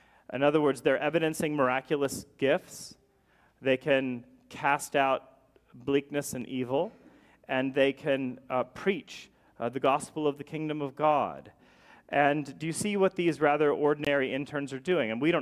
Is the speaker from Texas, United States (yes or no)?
no; Zelienople, Pennsylvania, United States; But then I had to leave my hometown. I grew up in Harmony in Zillionople, and I left to move here